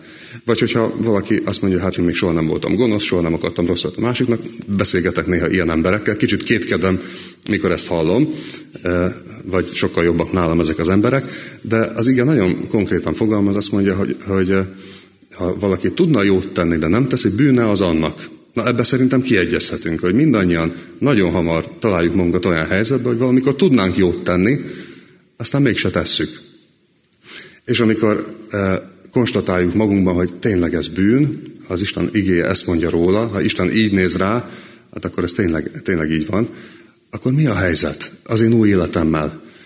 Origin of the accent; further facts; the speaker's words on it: Budapest, Hungary; born there; 1983. május 13-án születtem Budapesten, a Szabolcs utcába, természetes úton születtem